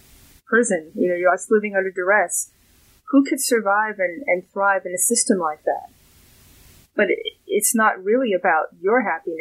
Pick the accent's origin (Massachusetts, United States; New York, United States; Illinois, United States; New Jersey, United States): New York, United States; because I'm a New Yorker formerly.